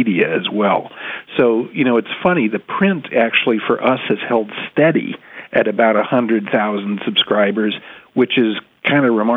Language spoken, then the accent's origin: English; Oxford, Ohio, United States; My father was a chemist at Miami University near Cincinnati there, and so I grew up in Oxford and was around the chem lab.